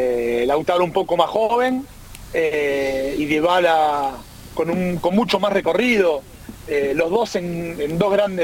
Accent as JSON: {"language": "Spanish", "country": "Argentina", "said": "lo podamos seguir disfrutando nosotros como argentinos en la selección"}